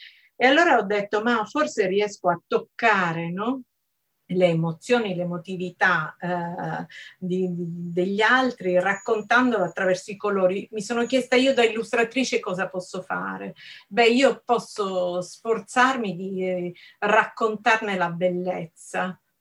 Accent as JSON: {"language": "Italian", "region": "Sicily", "country": "Italy", "said": "lui mi ha detto ma da dove vieni? E dalla Sicilia."}